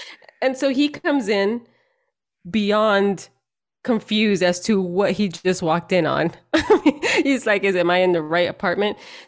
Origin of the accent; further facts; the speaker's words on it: El Salvador; I know that I look Mexican. I'm Salvadoran, but you can't tell Salvadoran people and Mexican peop